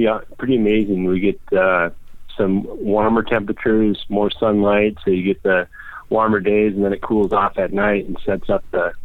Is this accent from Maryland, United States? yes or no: no; Minnesota, United States; I grew up in Minnesota